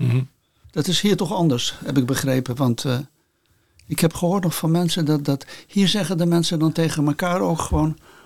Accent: Spain; Bij ons in Spanje praat je met elkaar en dan zeg je wat.

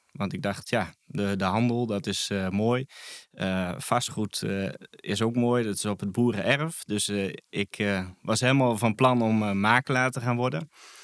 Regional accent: Doetinchem, Gelderland, Netherlands; En ik ben geboren in de Achterhoek in Doetinchem.

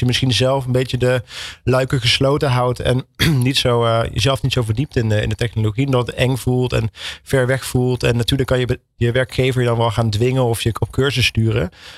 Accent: Netherlands; wij als Europeanen, ook als Nederlanders, wel heel erg voorzichtig zijn

